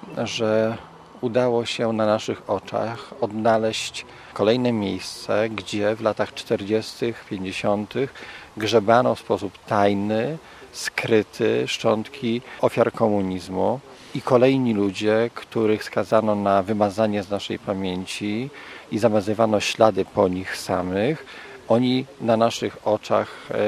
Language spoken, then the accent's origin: Polish; Wrocław, Lower Silesian Voivodeship, Poland; Ja jestem akurat z Wrocławia